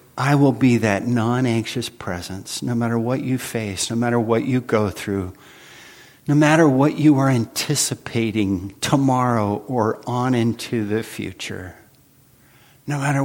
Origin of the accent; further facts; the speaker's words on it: Santa Cruz, California, United States; I've always loved all the Bay Area teams because I grew up in Santa Cruz